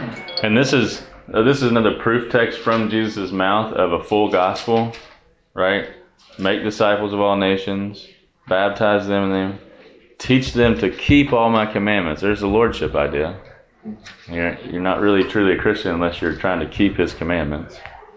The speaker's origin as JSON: {"language": "English", "town": "New Orleans", "region": "Louisiana", "country": "United States", "said": "I can't ever say I like Boudin because I'm from New Orleans."}